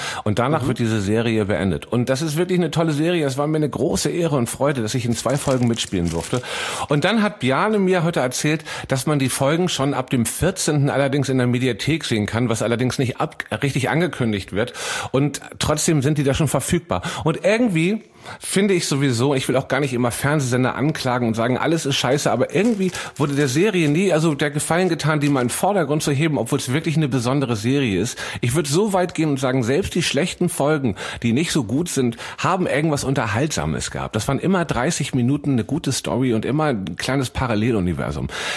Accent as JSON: {"language": "German", "region": "Northern Germany", "country": "Germany", "said": "als ob wir in Köln damit ankommen, mit dem Humor als Norddeutscher"}